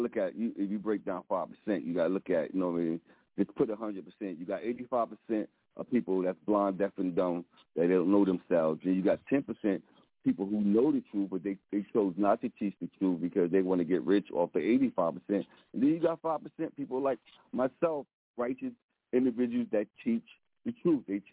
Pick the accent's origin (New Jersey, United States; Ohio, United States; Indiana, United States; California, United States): New Jersey, United States; Newark; I'm originally from Newark, you know, and when I came to Patterson, you know what I mean, we was wilding, you know what I mean, because we had that Newark mentality.